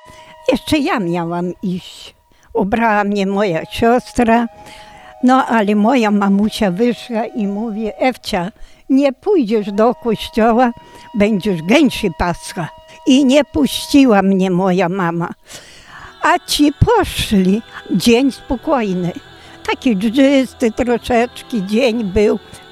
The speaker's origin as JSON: {"language": "Polish", "town": "Warszawka", "region": "Volyn Oblast", "country": "Ukraine", "said": "Pochodzę z Wołynia, wieś Warszawka, powiat Gorochów, województwo Łódź. Moja wieś miała 42 numery."}